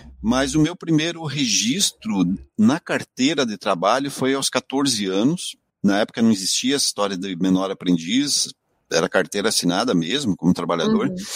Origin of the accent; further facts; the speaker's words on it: Pato Branco, Paraná, Brazil; a maior parte da minha infância se deu em Pato Branco.